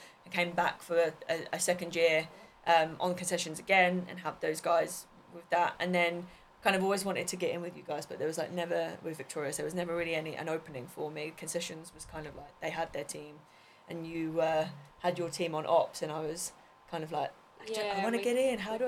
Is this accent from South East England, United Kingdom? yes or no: yes; Portsmouth, South East England, United Kingdom; moved away as an adult; I'd born and bred in Pompey, like pretty much all of our team, and I left when I was 19.